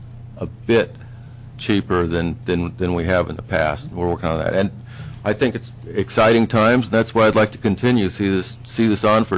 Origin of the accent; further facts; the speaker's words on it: Rocky Mountains, United States; I come from the Rocky Mountains where you have hundreds of little mom-and-pop operators that you're always having to watch.